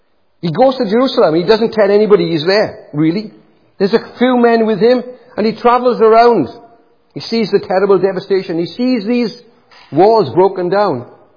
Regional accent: United Kingdom; I don't know if we cope with that as British people.

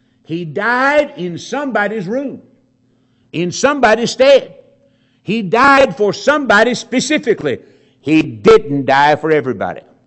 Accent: North Carolina, United States; I was down in North Wilkesboro, North Carolina, near my hometown

